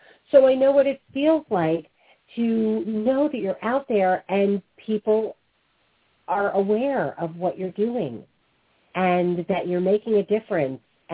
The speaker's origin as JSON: {"language": "English", "region": "New York", "country": "United States", "said": "Well, I'm from New York."}